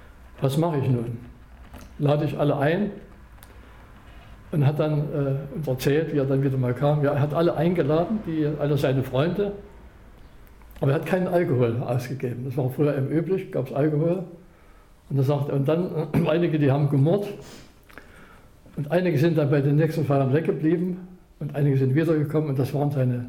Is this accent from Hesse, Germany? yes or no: no; Chemnitz, Saxony, Germany; kam auch ein Ehemaliger aus meiner Heimatstadt Chemnitz.